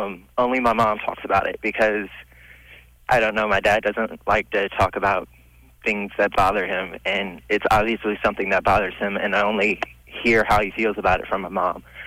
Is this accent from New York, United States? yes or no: no; Detroit, Michigan, United States; Well, over this past summer, I went back home to Detroit because I'm originally from Detroit.